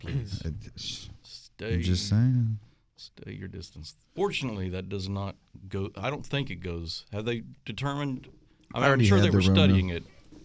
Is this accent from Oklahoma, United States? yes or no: yes; Oklahoma, United States; I was born and raised in Oklahoma, so that's where I learned to play golf